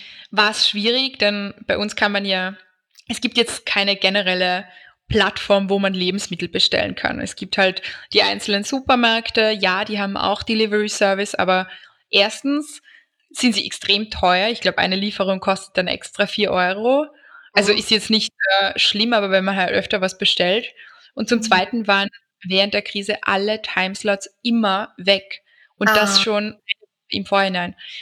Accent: Austria; Weil bei uns in Österreich ist es immer so

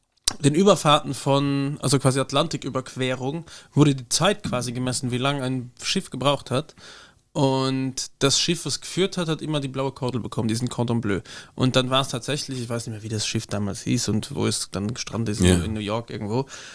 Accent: Luxembourg; Bei uns in Luxemburg gab es jahrelang Thüringer Würstel

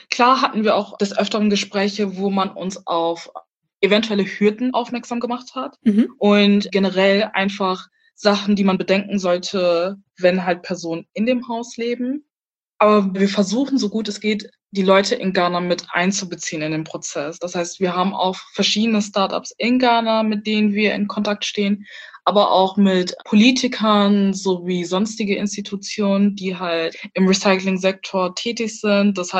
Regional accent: Germany; accent: German

